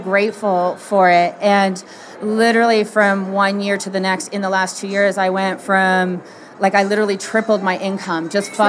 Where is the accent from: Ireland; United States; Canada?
Canada; we actually moved from a larger city in Toronto, so I'm from Canada, and we moved to a smaller city